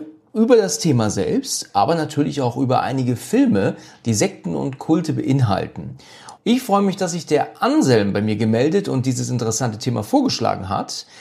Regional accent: Husum, Schleswig-Holstein, Germany; now in Hesse, Germany; der Nähe von Frankfurt ansässig, also in der Nähe von Bad Homburg. Das ist vielleicht für einigen ein Begriff. Und ursprünglich bin ich aus Husum.

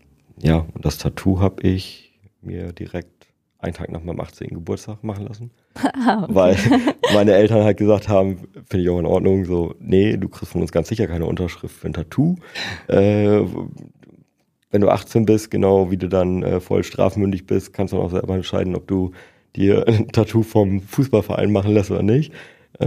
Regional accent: Bremen, Germany; born there; now in Emden, Germany; Ich komme gebürtig aus Bremen.

